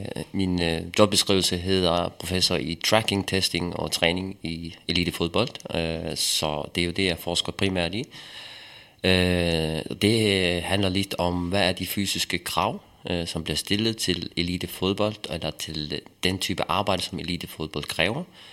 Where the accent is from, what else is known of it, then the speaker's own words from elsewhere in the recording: Faroe Islands; på Færøerne, hvor jeg er vokset op